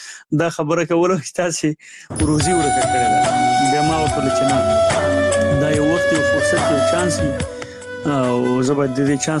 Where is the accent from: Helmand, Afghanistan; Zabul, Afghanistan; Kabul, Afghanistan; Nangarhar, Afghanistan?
Nangarhar, Afghanistan; زموږ کلی د دغه نه ډېر لرې دی، د جلال آباد نه، د ښار نه